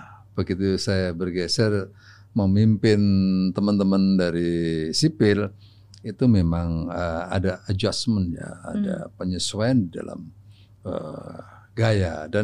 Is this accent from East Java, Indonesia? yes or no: yes; East Java, Indonesia; karena saya dari Jawa Timur ya nggak jauh-jauh sih ya